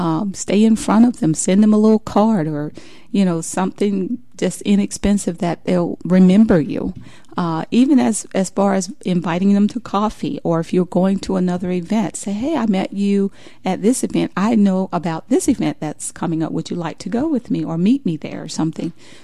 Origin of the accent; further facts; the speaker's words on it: Macon, Georgia, United States; June 30th in my hometown, Macon, Georgia.